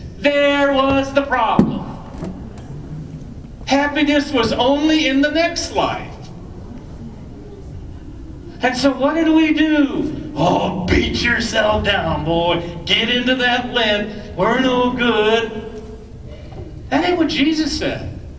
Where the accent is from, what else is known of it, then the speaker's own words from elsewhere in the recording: Midwest, United States; And I come from the Midwest.